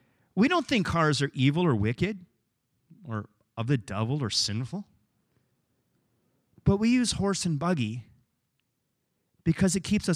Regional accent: England, United Kingdom; I can't say Lancaster right, but I'm English, and that's okay

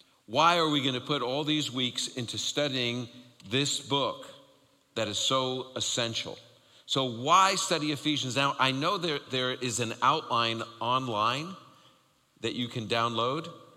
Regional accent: New York, United States; When I heard that Jesus Christ means Jesus the Messiah, as a Jewish kid growing up in New York, I'm like, oh, you mean he's Jewish?

